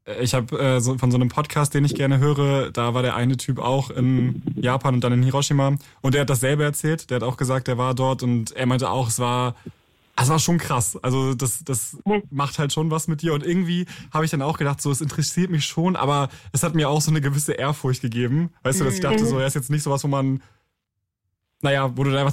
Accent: Schleswig-Holstein, Germany; Das ist so lustig, weil ich komme aus Schleswig-Holstein

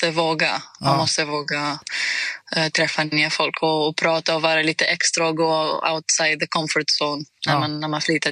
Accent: Greece; Swedish is a second language; moved away as an adult; now in Sweden; så jag flyttade från Grekland till Sverige för 6 år sedan.

